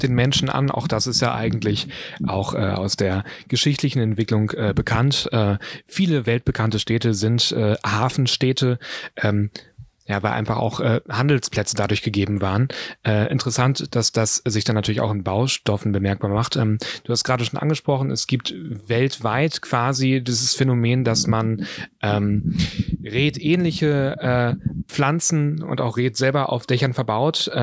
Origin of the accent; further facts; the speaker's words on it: Dollern, Lower Saxony, Germany; Also wir kommen aus Dollern, das liegt in der Nähe von Hamburg, im alten Land.